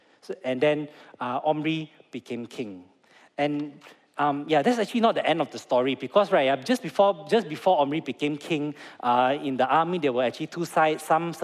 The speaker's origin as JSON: {"language": "English", "country": "Malaysia", "said": "Now, Singaporeans, I'm not saying that your food is bad. I'm just saying our food is better, all right?"}